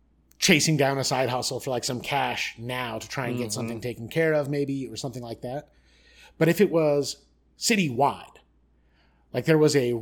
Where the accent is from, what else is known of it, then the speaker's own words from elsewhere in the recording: United States; And like for me as an American, that's kind of what worries me.